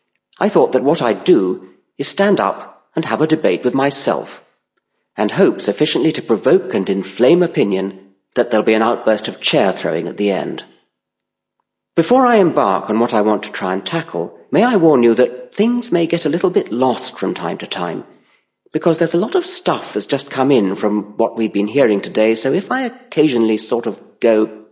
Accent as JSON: {"language": "English", "town": "Cambridge", "region": "East of England", "country": "United Kingdom", "tie": "born there", "said": "I was born in Cambridge in 1952"}